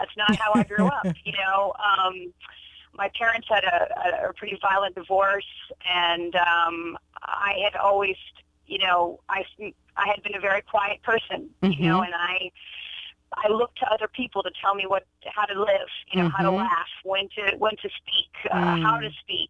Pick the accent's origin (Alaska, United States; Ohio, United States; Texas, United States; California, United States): Alaska, United States; moved away; And just living in Baltimore was so different from growing up in Alaska.